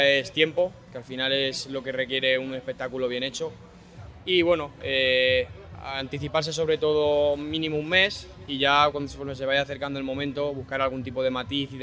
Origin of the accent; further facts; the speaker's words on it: San Vicente del Raspeig, Valencian Community, Spain; Somos del polígono Pla de la Bayonga, San Vicente, y allí estamos.